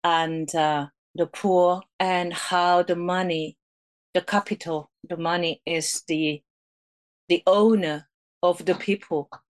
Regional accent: North Korea; now in United States; in my experience of living, growing up in North Korea and living in United States

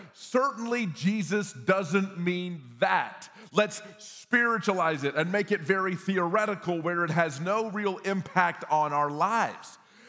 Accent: Texas, United States; you know, growing up in Texas, in the words of the great theologian Ron White, he says, in Texas, if you kill us, we will kill you back.

